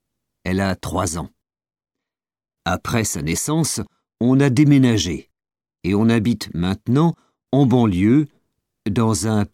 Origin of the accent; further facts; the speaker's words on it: Mali; moved away as an adult; now in Canada; Je suis né au Mali et j'ai vécu 18 ans là-bas. Je suis venu étudier les mathématiques ici.